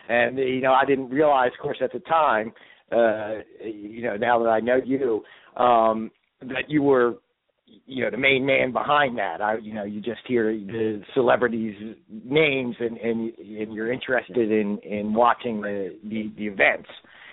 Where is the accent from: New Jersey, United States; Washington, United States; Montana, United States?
New Jersey, United States; also born or lived in Los Angeles; I grew up in South Jersey, and my family had immigrated here from Italy, you know, back in the early 1900s. So my family actually has a big history here in the Philadelphia area.